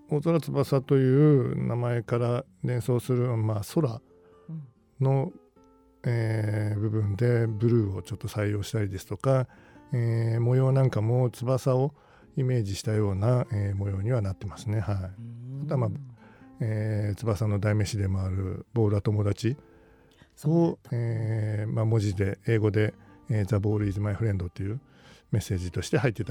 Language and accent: Japanese; Shizuoka, Japan; 僕静岡出身なので